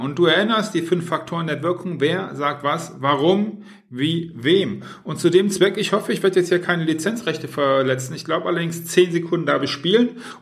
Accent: Düsseldorf, North Rhine-Westphalia, Germany; ich komme aus Düsseldorf

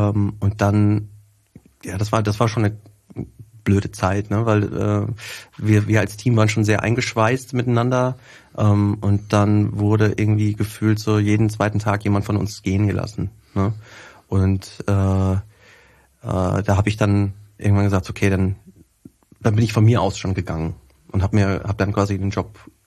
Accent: Wetter, North Rhine-Westphalia, Germany; bei uns zu Hause quasi in Wetter, wo ich herkomme

